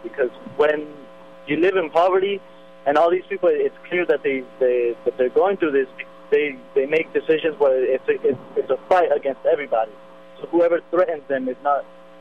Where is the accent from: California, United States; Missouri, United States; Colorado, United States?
California, United States; Salinas; I grew up in Salinas, and, you know, the police often harass us, and the police are Mexican too.